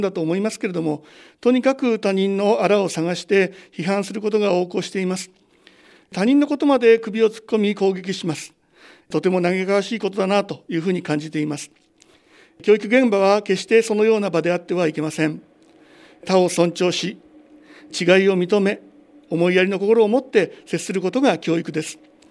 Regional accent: Fujisawa, Kanagawa, Japan; 私は藤沢生まれ、藤沢育ちです。藤沢市辻堂に生まれて、高砂小学校、高浜中学校を卒業しました。高浜中学校については第1期の卒業生です。高校は横浜、大学は東京へ通いましたが

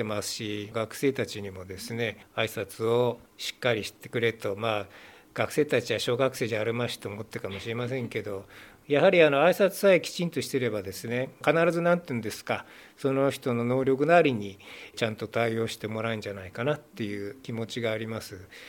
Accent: Yokohama, Kanagawa, Japan; 私は実家、生まれ育ちは横浜で、中学高校が隣の鎌倉市だったもんですから、

